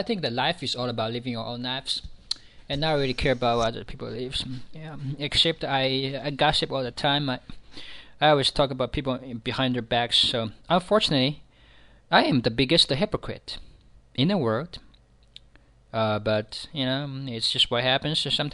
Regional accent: Iraq; I'm not a Chinese. I'm from Iraq. You know, I'm an Iraqi. I'm an Arab. I speak Arabic.

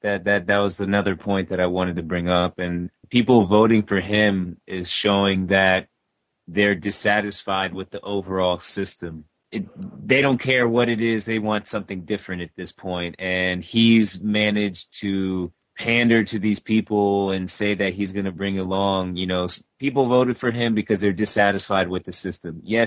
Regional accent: Maryland, United States; Maryland, I'm from Maryland, right outside of D.C., and we voted for Hillary.

